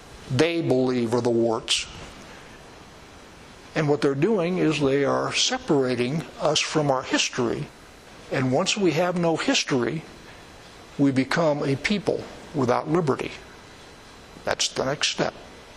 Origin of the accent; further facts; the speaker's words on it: United States; born there; I was born in the United States, which means I'm an American.